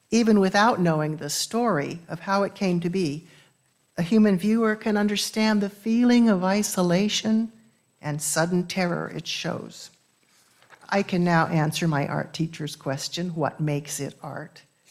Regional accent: United States; accent: American; but I will use the pronunciation I learned in school. It's easier for my American accent.

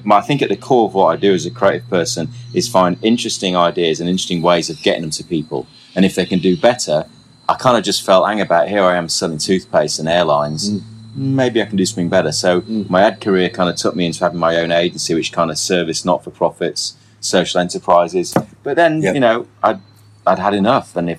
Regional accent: England, United Kingdom; moved away; I'm from England. I came here 23 years ago.

